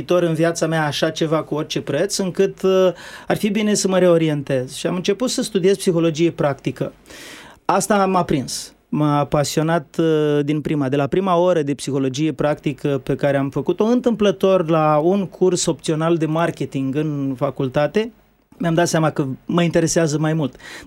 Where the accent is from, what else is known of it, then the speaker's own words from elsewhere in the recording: Rădăuți, Suceava County, Romania; eu sunt de rog din Suceava, din orașul Rădăuț, și m-a dat la facultate la Iași